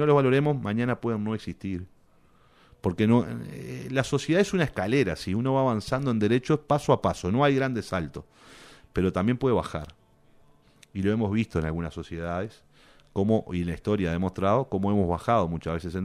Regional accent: Montevideo, Uruguay; y yo que soy montevideano, y los montevideanos deberíamos pensarlo en serio eso

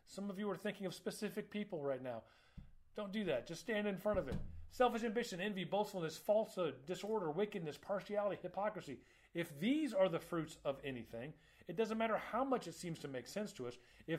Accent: Florida, United States; Population of 21 million people in my home state of Florida.

